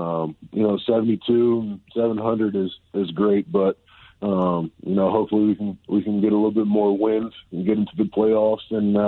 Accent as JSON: {"language": "English", "town": "Lynchburg", "region": "Virginia", "country": "United States", "said": "I'm from Lynchburg, Virginia. That's my primary."}